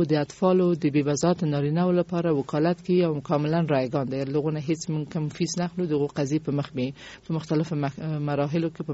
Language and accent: Pashto; Kabul, Afghanistan; ما د کابل اوسیدونکی، ما په کابل کې زیږیدلې، ما اکثر عمر می ټول عمر می یعنی په افغانستان کې په کابل کې تیر کړی دی. د خپل تحصیلات می هم په کابل کې تکمیل کړی دی.